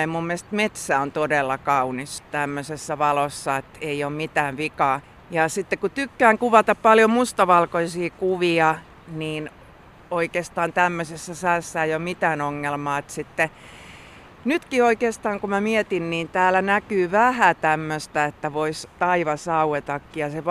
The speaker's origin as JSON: {"language": "Finnish", "region": "Ostrobothnia", "country": "Finland", "tie": "born or raised there", "said": "mä itse olen kotoisin Pohjanmaalta, jossa on aika aakeaa ja laakeaa."}